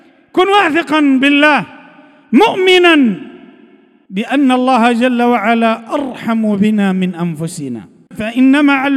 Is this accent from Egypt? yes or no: no; Libya; تعلمون ما تمر به بلادنا ليبيا